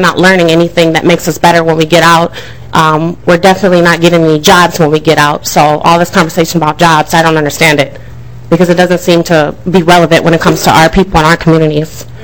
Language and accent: English; Minneapolis, Minnesota, United States; I'm from North Minneapolis.